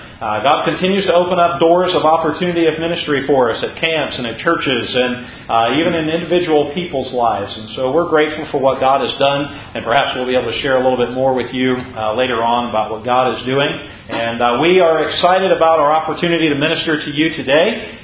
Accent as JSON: {"language": "English", "region": "Pennsylvania", "country": "United States", "tie": "born or raised there", "said": "I grew up in Pennsylvania. Actually, my wife and I, we grew up in Pennsylvania, grew up about 10 minutes away from each other"}